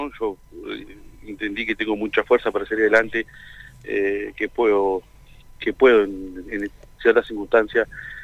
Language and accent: Spanish; Viedma, Río Negro, Argentina; yo era de Viedma, yo soy de Viedma en realidad.